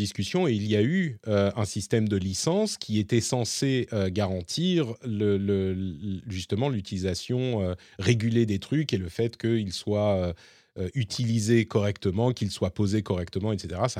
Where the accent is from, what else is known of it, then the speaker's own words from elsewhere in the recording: Paris, Île-de-France, France; j'ai grandi en tant que Parisien